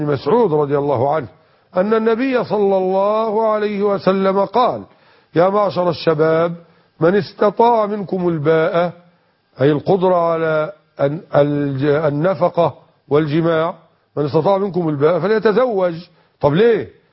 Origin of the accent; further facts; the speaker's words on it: Minyat al-Nasr, Dakahlia, Egypt; وكذلك عندنا في منية النصر دخل مجموعة على محل ذهب وسرقوا هذا الذهب وضربوا صاحب المحل بالنار في فخذه.